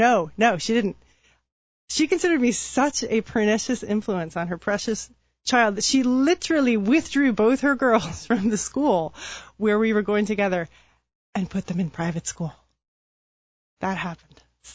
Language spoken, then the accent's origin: English; Oregon, United States; born there; because I was born in Oregon, which, as everyone knows, makes you have a different skin color than someone born in Virginia.